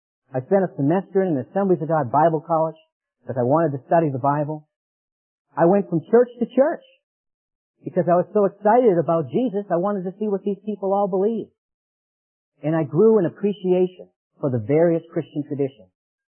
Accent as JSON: {"language": "English", "town": "Boston", "region": "Massachusetts", "country": "United States", "tie": "born or raised there", "said": "I was raised in Massachusetts, Dorchester, inner city of Boston, in a Catholic home."}